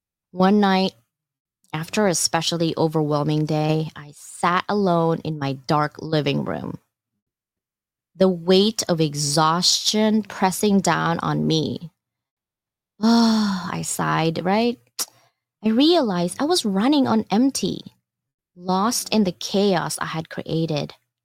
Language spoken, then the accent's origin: English; Philippines; You guys know I'm from the Philippines, right?